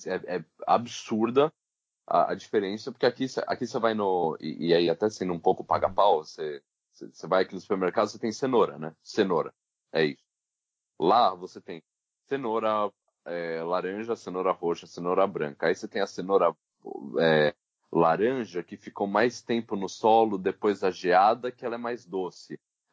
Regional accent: Brazil; um monte de cara olhava pra mim, pra saber que era do Brasil, tipo, dava uma olhada de canto.

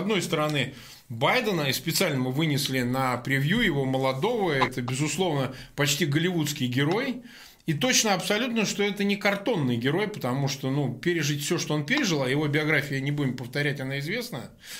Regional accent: Samara, Samara Oblast, Russia; я сам из Самары, там могли просто накидать

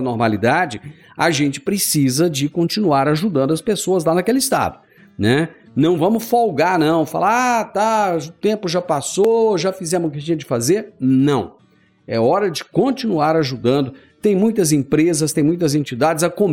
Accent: Goiás, Brazil; quando nem nós mesmos, que somos goianos, acreditávamos

